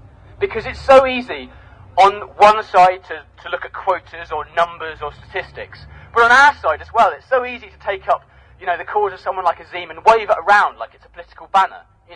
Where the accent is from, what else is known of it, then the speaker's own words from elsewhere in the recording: United Kingdom; because I'm a British person.